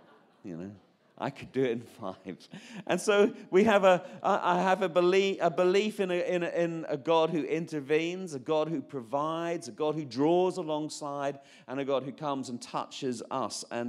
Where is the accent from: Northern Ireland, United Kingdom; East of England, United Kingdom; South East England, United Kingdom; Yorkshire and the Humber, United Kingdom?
Northern Ireland, United Kingdom; Belfast; I'm from Belfast, by the way. I'm not actually English.